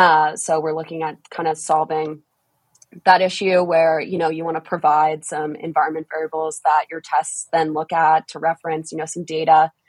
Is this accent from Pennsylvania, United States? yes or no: no; Boston, Massachusetts, United States; And I'm from Boston, too.